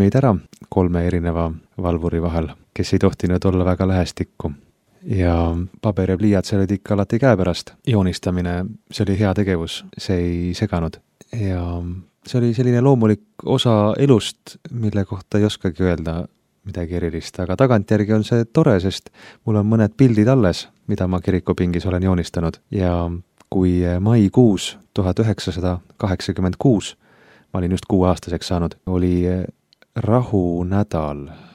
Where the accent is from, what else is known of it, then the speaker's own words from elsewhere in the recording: Kuressaare, Saare County, Estonia; born there; Ma sündisin Kuressaares